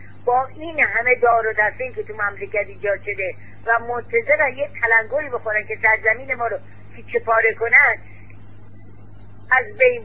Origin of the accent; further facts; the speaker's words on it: Khuzestan, Iran; بابا من بچه خوزستانم، بچه خورم شدم